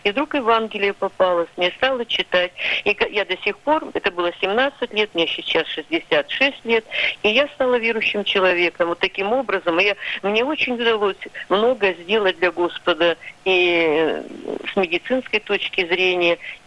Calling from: Krasnoyarsk, Krasnoyarsk Krai, Russia; я звоню из Красноярска.

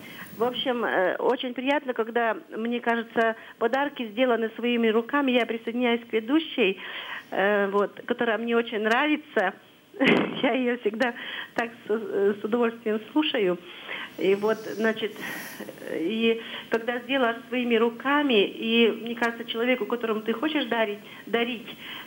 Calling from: Vologda Oblast, Russia; звоню из Вологодской области.

